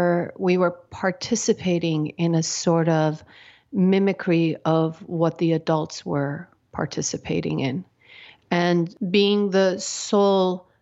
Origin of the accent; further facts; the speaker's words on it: Iran; now in United States; I didn't really accept that I was from Iran and also American. I just wanted to be American.